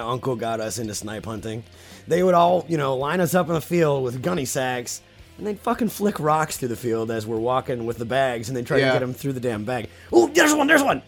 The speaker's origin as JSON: {"language": "English", "town": "Stanley", "region": "Wisconsin", "country": "United States", "tie": "born or raised there", "said": "I grew up in Chippewa County, Wisconsin, it's like a small town called Stanley. That's right in the middle of Wisconsin."}